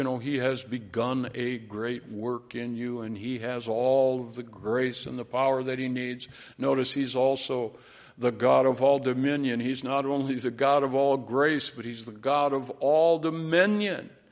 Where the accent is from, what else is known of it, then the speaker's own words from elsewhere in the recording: Minneapolis, Minnesota, United States; Yes, as a young man, I grew up in South Minneapolis.